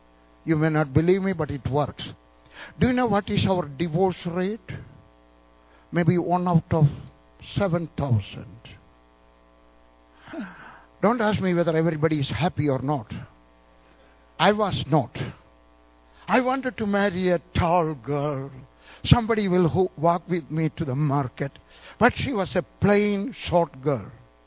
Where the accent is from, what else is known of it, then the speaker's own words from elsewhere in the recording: South India, India; born there; I was born in South India, extreme South India. My parents are from Eastern Orthodox Church.